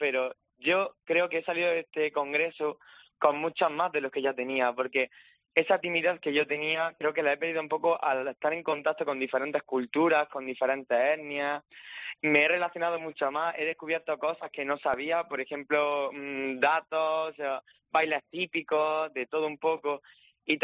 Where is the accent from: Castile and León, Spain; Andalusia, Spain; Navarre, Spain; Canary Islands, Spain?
Andalusia, Spain; Granada; yo vengo de Granada, concretamente del Zaidín.